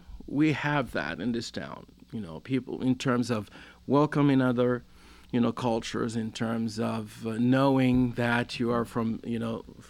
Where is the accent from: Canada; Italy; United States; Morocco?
Morocco; either people consider you a prince when you say I'm from Morocco, or another Mexican or another Indian.